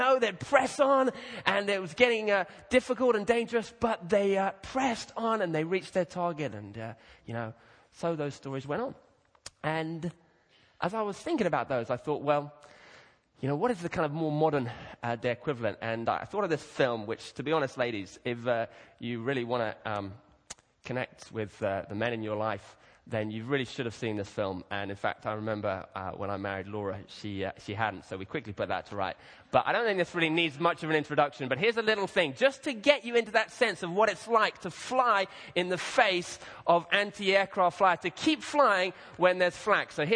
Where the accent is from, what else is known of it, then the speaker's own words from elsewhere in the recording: Kenya; I grew up in Kenya and we didn't have lots on the television then, so we used to get these cheap videos from W.H. Smith's and take them back over there.